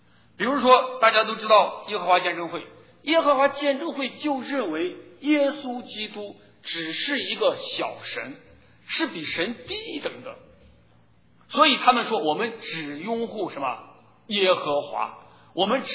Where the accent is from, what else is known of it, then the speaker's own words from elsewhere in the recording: China; 但是并不是我们中国人所讲想的那种自然而然生的概念。